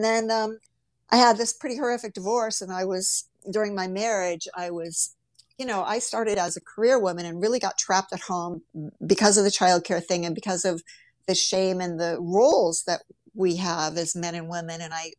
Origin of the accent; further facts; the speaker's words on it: Ohio, United States; And I grew up in the Midwest in Ohio, and breasts were the holy grail.